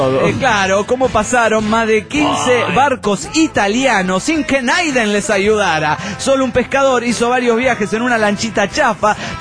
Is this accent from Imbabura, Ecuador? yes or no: yes; Ibarra, Imbabura, Ecuador; de Ibarra, Ecuador.